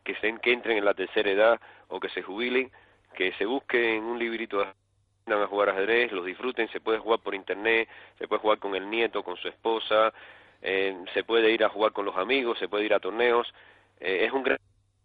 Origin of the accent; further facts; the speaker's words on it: Cuba; moved away; Yo soy cubano.